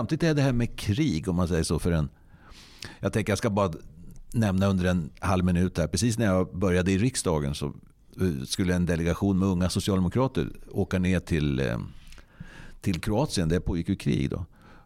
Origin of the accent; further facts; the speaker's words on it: Sweden; jag gick där och tänkte, jag är svensk.